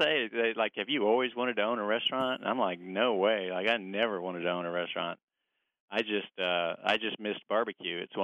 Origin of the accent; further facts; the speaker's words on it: Dallas, Texas, United States; I grew up in East Texas, the Dallas area, and that was not dissimilar from Southern barbecue, and it was a lot of pig and sauce.